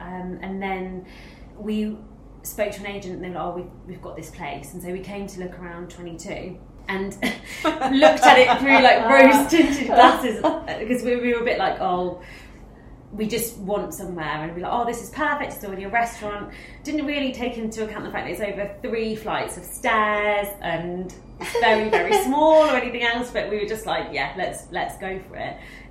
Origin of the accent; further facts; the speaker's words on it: East Midlands, United Kingdom; so we come from the Midlands, so like Nottingham, Leicestershire